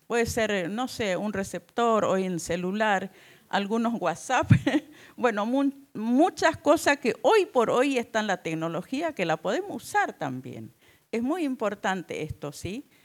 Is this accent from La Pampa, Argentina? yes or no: no; Chaco, Argentina; Nosotros, donde yo nací, crecí, que es el impenetrable, hoy por hoy está sufriendo un desastre ecológico